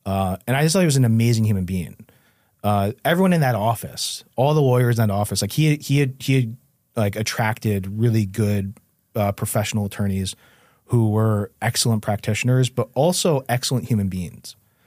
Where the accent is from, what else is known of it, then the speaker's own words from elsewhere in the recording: New Haven, Connecticut, United States; Like, I grew up in Westville, the Westville section of New Haven, which is, like, a pretty, like, upper middle class, affluent, you know, neighborhood.